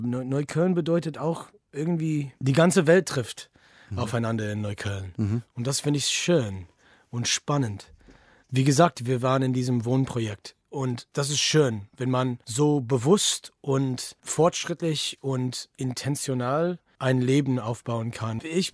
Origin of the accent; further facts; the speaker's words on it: Detroit, Michigan, United States; German is a second language; moved away as an adult; also born or lived in New York / New Orleans; now in Berlin, Germany; Ich war in New Orleans, ich komme, wie gesagt, aus Detroit.